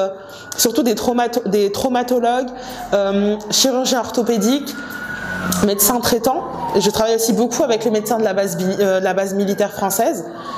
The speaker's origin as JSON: {"language": "French", "country": "France", "tie": "born or raised there", "also_born_or_lived": "DR Congo", "lives_now": "Senegal", "said": "en tant qu'Africaine, je suis née au Congo, Kinshasa, mais j'ai grandi en France."}